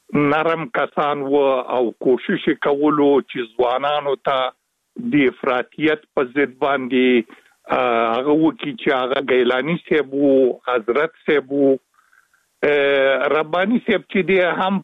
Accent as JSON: {"language": "Pashto", "country": "Afghanistan", "said": "وجدان مې اجازه نه راکوله چې زمونږ وطن د شوروي سرو پوځونو له خوا ځنې اشغال بي او زه په قرار باندې کینم"}